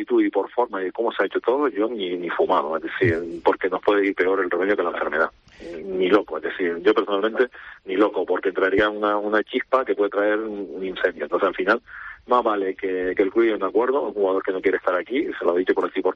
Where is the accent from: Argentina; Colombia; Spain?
Spain; Canary Islands; Siendo canarios